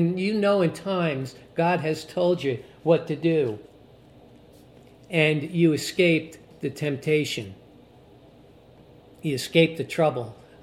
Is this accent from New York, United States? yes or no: yes; New York, United States; I'm from New York.